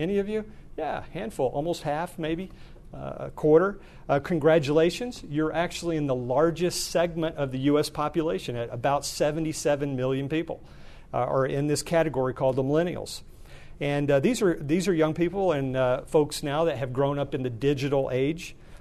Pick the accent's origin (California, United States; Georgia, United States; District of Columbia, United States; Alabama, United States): Alabama, United States; Growing up in Alabama, our pastor would often say, God loves a cheerful giver, but he'll take it from a grouch.